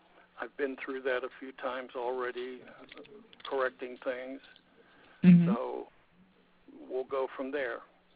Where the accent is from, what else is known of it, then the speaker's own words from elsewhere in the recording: Johnstown, Pennsylvania, United States; now in State College, United States; I'm from Johnstown, Pennsylvania. I live up by State College, PA, right now.